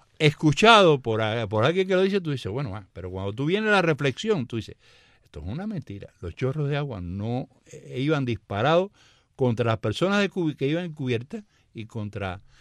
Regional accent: Cuba; now in United States; los últimos 5 años que estuve en Cuba. Porque yo salí de Cuba en el año 99.

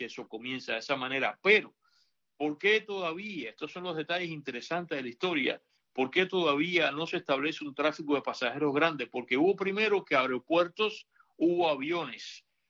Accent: Marianao, Havana, Cuba; cuando yo nací y crecí ahí en Marianao, yo estaba todavía en los años 60, ahí en Cuba, esta Cuba de otro día, yo estaba rodeado de españoles.

